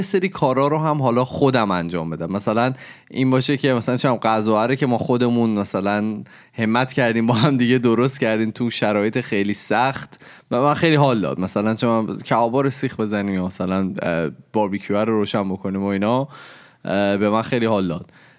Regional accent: Iran; moved away as an adult; از ایران اومدم تازه،

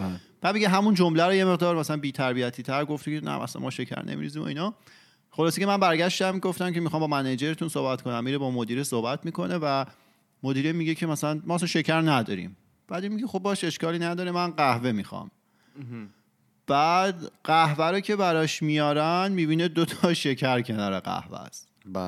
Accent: Iran; میدونی حالا ما خب تو فرهنگ ایران بزرگ شدیم و ایرانی هستیم

